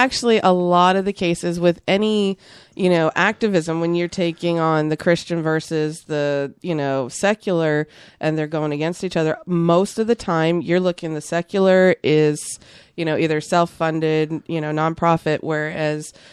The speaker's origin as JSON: {"language": "English", "region": "North Carolina", "country": "United States", "said": "I mean, we're from North Carolina, so we know how it is there."}